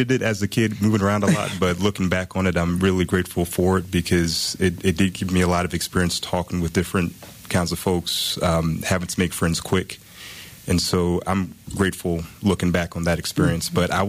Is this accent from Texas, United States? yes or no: no; Chapel Hill, North Carolina, United States; So I'm proud to have been raised in this district from Chapel Hill.